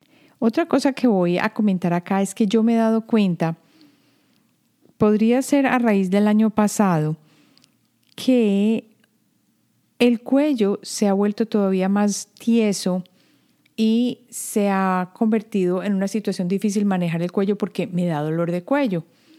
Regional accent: Colombia; yo crecí en Colombia, y en Colombia el mar que yo experimenté fue el Atlántico, y es un mar cálido.

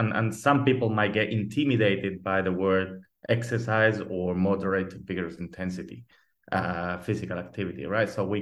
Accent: Spain; I've been in many places actually. So been in Australia, New Zealand, Denmark, Portugal, and now back into my home country, which is Spain.

